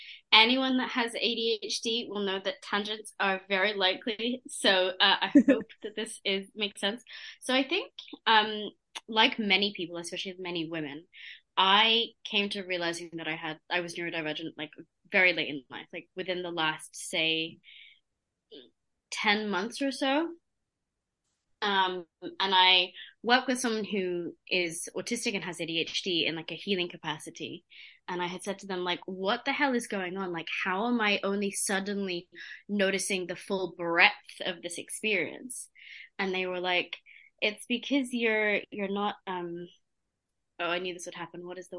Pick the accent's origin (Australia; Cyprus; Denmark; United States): Cyprus; I grew up in Cyprus, as I know many of you might notice that I have a very unusual accent